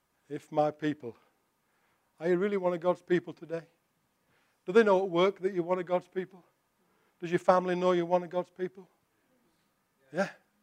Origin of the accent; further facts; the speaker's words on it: United Kingdom; Well, I'm British. It's my stiff upper lip.